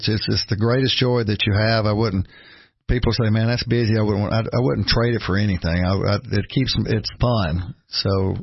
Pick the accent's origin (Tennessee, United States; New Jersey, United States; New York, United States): Tennessee, United States; Smithville; Went to high school at DeKalb. And every time when I tell people, I was from Smithville, they'd always think Carthage.